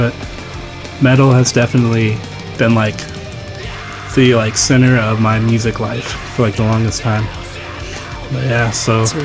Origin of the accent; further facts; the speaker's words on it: Indiana, United States; But there's some local bands from my hometown, Indiana, like